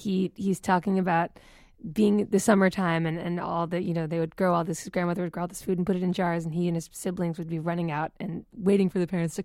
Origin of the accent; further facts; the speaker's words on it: Boston, Massachusetts, United States; I grew up in Boston and so lucky to, live in Boston.